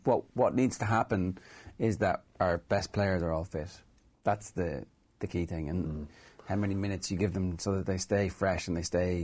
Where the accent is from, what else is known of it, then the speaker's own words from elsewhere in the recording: Ireland; But I think we've got a bit better at it as Irish people dealing with favouritism.